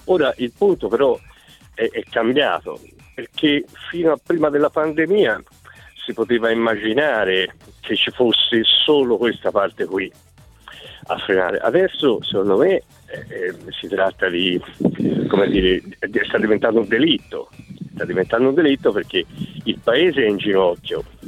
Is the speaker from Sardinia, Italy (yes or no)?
no; Tuscany, Italy; Io sono di Firenze per caso, nel senso sono nato a Firenze, ma io sono un paese vicino a Firenze. E credo che buona parte in questa città, dove io comunque vivo da 30 anni, anzi di più